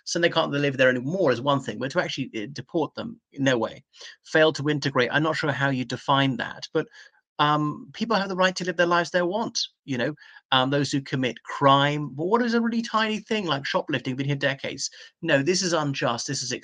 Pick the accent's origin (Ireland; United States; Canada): Ireland; I mean, I'm definitely not British by his standard. I'm from the Irish Republic.